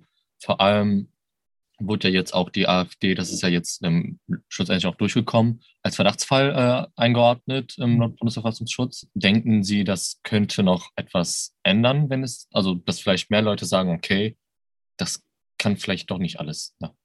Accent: Essen, North Rhine-Westphalia, Germany; Also ich bin ja auch Essener

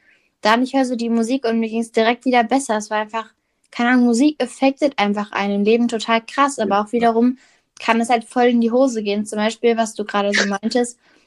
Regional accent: Germany; born there; ich bin nämlich Kroatin, also ich wurde hier in Deutschland geboren, aber meine beiden Eltern kommen daher.

